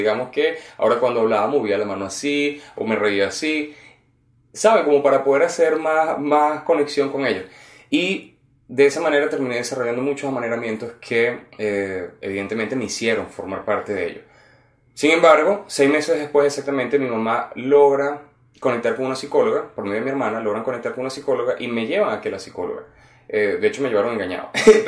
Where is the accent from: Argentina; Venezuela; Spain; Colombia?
Venezuela; now in Canada; tengo 32 años, soy venezolano, pero actualmente vivo en Canadá.